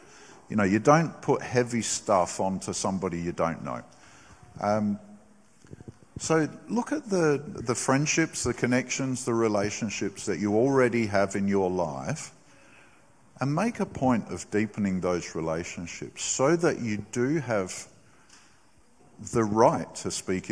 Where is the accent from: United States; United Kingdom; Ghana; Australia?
Australia; And Narelle and I, we see them as our spiritual kids. You know, we're their Aussie parents.